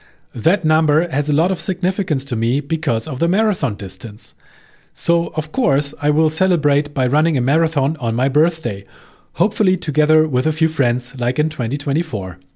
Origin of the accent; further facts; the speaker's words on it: Hamburg, Germany; it usually collides with my hometown marathon in Hamburg every year